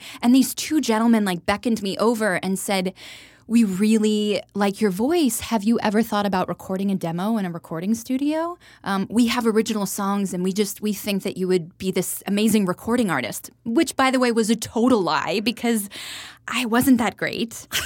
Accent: Orlando, Florida, United States; I grew up outside of Orlando, Florida, and I just was like driven from and focused at a really young age.

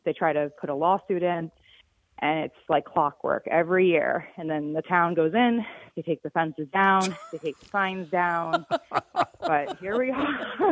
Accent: New York, United States; So I grew up on Eastern Long Island, and this has been a big issue out there, too, for years.

